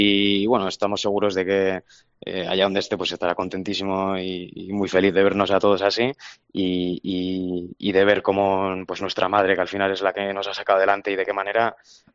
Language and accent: Spanish; Pamplona, Navarre, Spain; Yo me siento muy navarro, muy pamplónica y yo creo que es lo que tengo en mente, pero bueno, habrá que ver las circunstancias del futuro, pero a mí sí que me gustaría acabar viviendo en Pamplona.